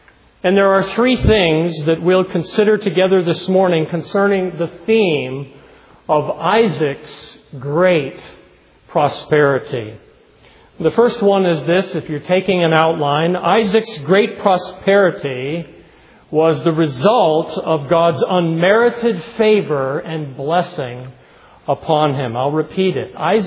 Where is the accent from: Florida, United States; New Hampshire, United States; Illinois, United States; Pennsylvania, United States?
New Hampshire, United States; Keene; I remember a businessman in my hometown of Keene, New Hampshire